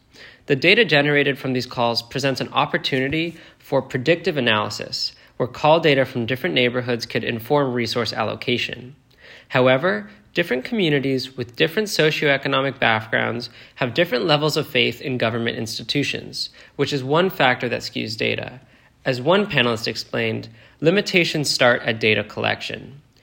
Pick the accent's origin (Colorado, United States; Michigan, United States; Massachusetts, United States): Massachusetts, United States; Needham; The exorbitant housing costs in my hometown, Needham, make it difficult for people like our own teachers to reside in the area.